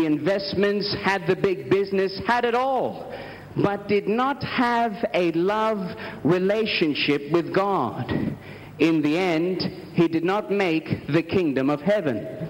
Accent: Australia; I am from Australia.

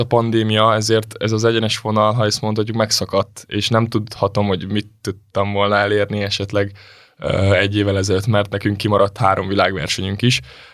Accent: Gyula, Békés, Hungary; also born or lived in Kecskemét; Kecskeméten születtem, majd Gyulára költöztem a családommal, ott éltem igazából a középiskolai meg általános iskolai éveimet

